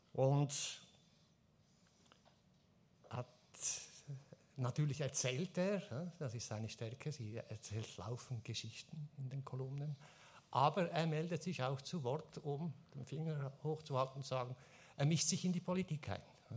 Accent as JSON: {"language": "German", "country": "Switzerland", "said": "Auf die sind wir Schweizer natürlich auch stolz."}